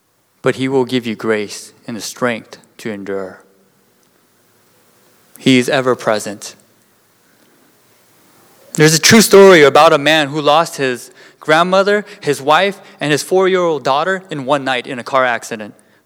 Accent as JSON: {"language": "English", "town": "Seattle", "region": "Washington", "country": "United States", "said": "Nothing wrong with metrosexual, because I'm from Seattle and I have friends who are metrosexual, okay?"}